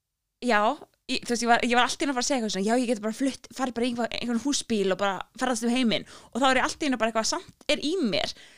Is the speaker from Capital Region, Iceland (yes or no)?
no; Grundarfjörður, Western Region, Iceland; ég ólst upp á Grundafirði sem á Snæfellsnesi og ég bara í alveg einn flottasti staðar á Íslandi og svona bara mjög fallegt